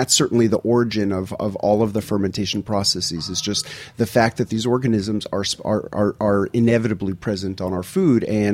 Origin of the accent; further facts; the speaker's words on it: New York City, New York, United States; now in Tennessee, United States; about 20 years ago, I moved from New York City to rural Tennessee and started keeping a garden for the first time in my life. And I was such a naive city kid